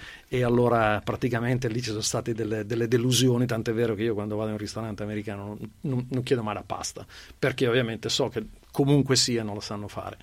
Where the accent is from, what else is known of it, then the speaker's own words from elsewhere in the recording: Marche, Italy; Io sono marchigiano.